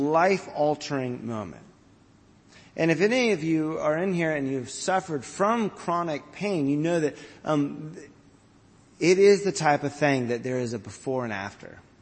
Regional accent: Atlanta, Georgia, United States; It reminds me of growing up in Atlanta, we had the Chattahoochee River.

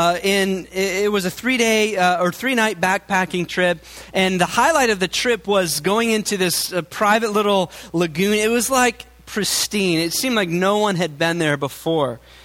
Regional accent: Iowa, United States; Now, I grew up in Iowa. We had white-tailed deer, and so they spook very easily

